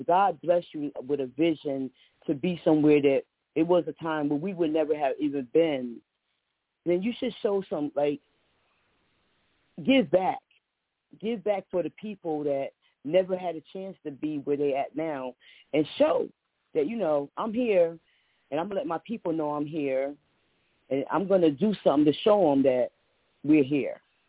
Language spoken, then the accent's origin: English; Paterson, New Jersey, United States; It'd be like, yeah, I grew up in Patterson, but I live whatever. And I'm like, it's so sad that if you grew up in Patterson, why would you be ashamed of the place that you grew up in? You know what I mean? Like, I've been in Patterson my whole life.